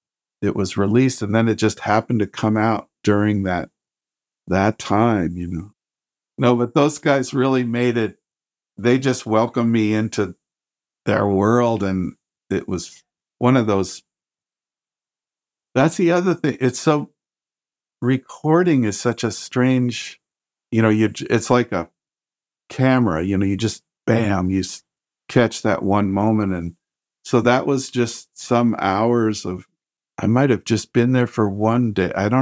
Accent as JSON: {"language": "English", "town": "Denver", "region": "Colorado", "country": "United States", "tie": "born or raised there", "said": "like we grew up in the middle of Denver, Colorado, where we had a house and my father would go to work every day."}